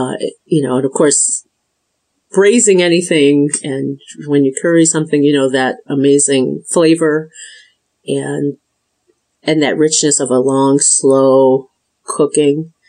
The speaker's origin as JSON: {"language": "English", "region": "Michigan", "country": "United States", "tie": "born or raised there", "said": "I grew up in the Midwest. I'm from Michigan originally, and I have German in my background and some, you know, some Northern European."}